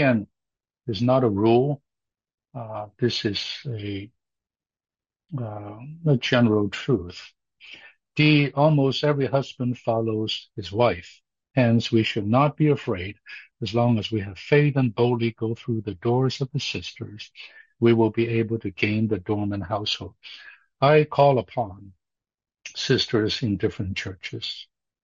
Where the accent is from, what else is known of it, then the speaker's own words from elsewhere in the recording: Hong Kong; I came from Hong Kong, high rise to high rise, you know, flats to flats, we call them, or apartments.